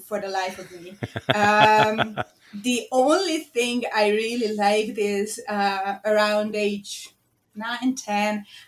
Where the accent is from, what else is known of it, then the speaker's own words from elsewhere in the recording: Budapest, Hungary; English is a second language; there was a little club that was in Budapest, my hometown, the national team for the modern pentathlon train there